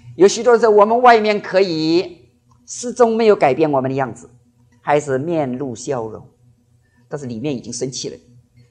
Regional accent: Jiangnan, China; 我是江南人啊，我学一句我们江南的话

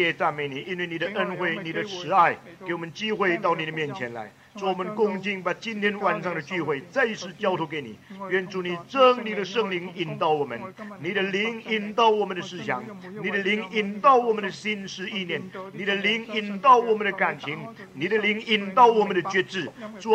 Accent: China; 我们中国人是礼义之邦啊

